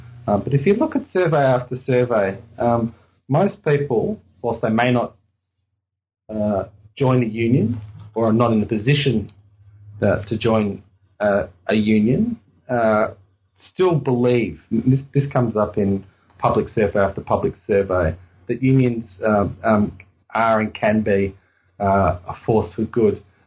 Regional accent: Melbourne, Victoria, Australia; not far from where I grew up in Melbourne

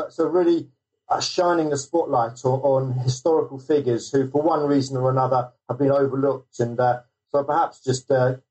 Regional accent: South of England, United Kingdom; because I'm actually coming from London, England, and I grew up in the south of England.

